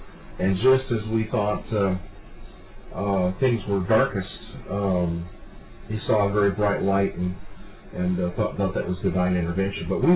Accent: Minnesota, United States; also born or lived in Mississippi; My mom grew up in Mississippi, and I was born in Minnesota, but I consider that home because my dad's people were Yankees and damn Yankees

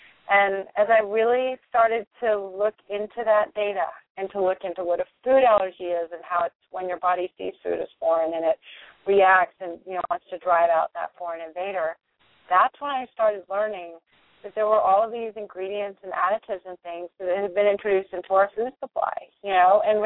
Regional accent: Houston, Texas, United States; I was born and raised in Houston, Texas.

